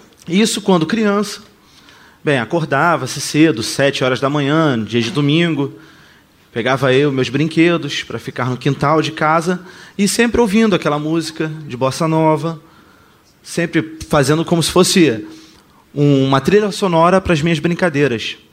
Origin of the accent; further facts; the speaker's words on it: Rio de Janeiro, Brazil; com alguns músicos da cidade de onde eu venho, que é o Rio de Janeiro